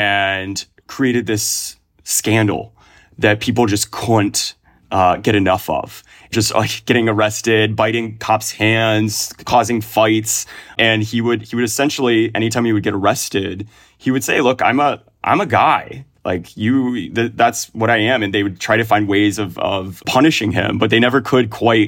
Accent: Texas, United States; what is happening in my home state of Texas to trans kids

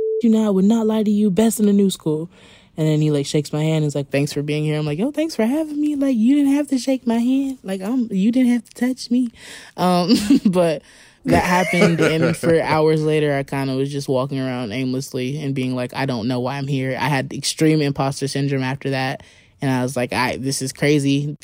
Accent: Alabama, United States; Like, I was from Alabama and it was so obvious.

